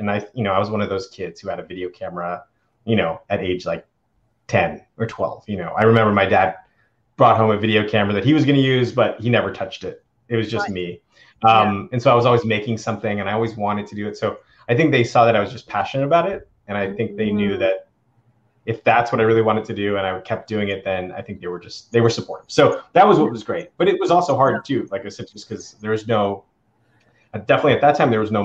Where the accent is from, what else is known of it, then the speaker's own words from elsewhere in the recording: Maine, United States; I grew up in Maine, which is, you know, a very, you know, it's the whitest state in the country.